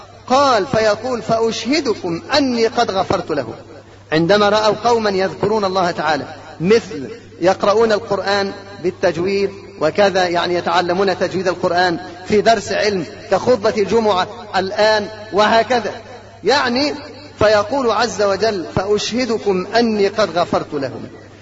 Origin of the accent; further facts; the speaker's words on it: Egypt; حتى الحي الموجود عندنا في مصر ما هو أثر النبي،